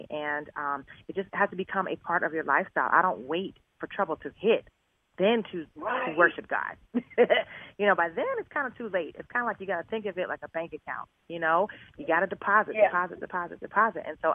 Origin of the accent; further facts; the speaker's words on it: Boston, Massachusetts, United States; I was raised in Boston, Massachusetts. My parents were missionaries, and they became pastors.